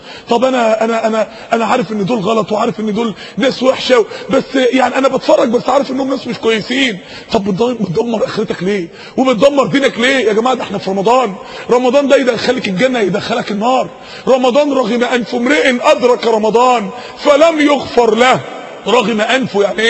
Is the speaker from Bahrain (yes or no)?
no; Mansoura, Dakahlia, Egypt; عندنا في المنصورة سينما من السينمات